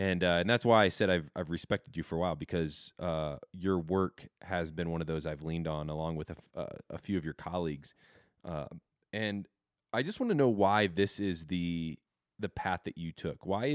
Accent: Midwest, United States; And I grew up in the Midwest. I have a lot of great things to say about the Midwest

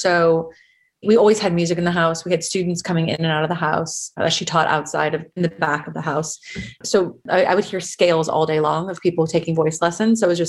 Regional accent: Los Angeles, California, United States; I grew up in San Fernando Valley, specifically Van Nuys.

